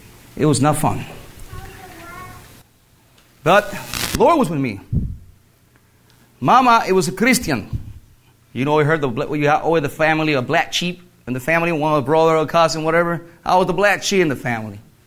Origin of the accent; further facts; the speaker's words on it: Puerto Rico; also born or lived in New York City, United States; I born in New York City. My papa is the Army, USA. But I grew up in Puerto Rico. It's a small island, but they have 4.5 million people there.